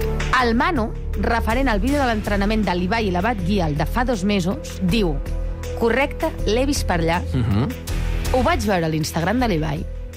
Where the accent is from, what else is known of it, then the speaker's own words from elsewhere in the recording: Catalonia, Spain; Soc catalana